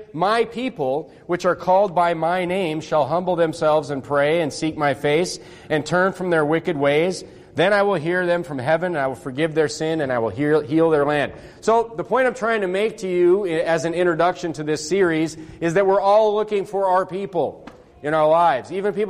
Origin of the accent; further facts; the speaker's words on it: North Dakota, United States; Look, I'm from North Dakota. There's no gangs there.